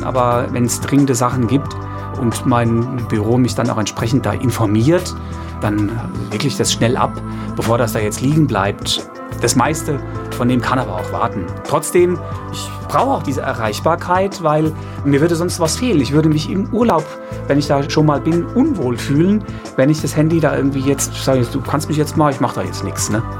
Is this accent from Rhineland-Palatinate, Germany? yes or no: yes; Rhineland-Palatinate, Germany; Das ist im Westerwald. Ich komme aus dem Westerwald